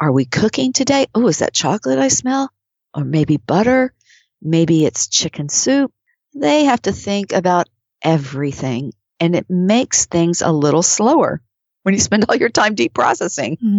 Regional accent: Oklahoma, United States; And I grew up in Oklahoma where there was a commercial with a Native American man

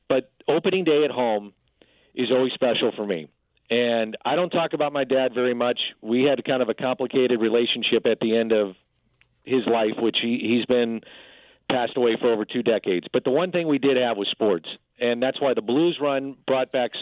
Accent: St. Louis, Missouri, United States; And we grew up in South St. Louis, didn't have a lot of money

